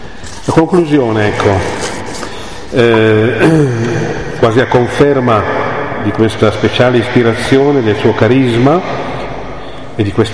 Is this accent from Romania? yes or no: no; Cavour, Piedmont, Italy; born there; la mia mamma è di Cavour, io stesso sono nato a Cavour